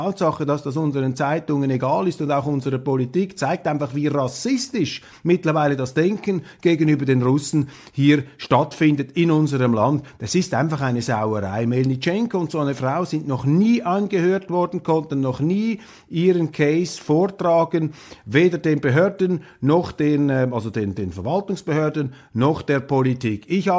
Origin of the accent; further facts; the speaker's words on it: Switzerland; da schäme ich mich als Schweizer